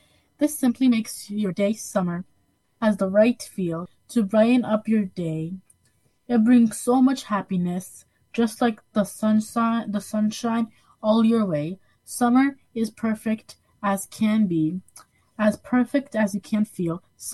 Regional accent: Hudson, New York, United States; I'm 11 years old, and I'm also from Hudson.

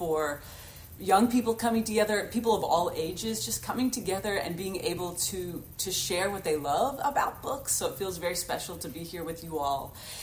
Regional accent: Kentucky, United States; I'm originally from Kentucky.

